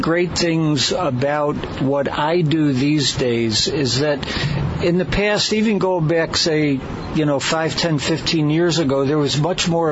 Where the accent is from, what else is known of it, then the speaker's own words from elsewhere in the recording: Buffalo, New York, United States; Well, Marty, I grew up in Buffalo, New York.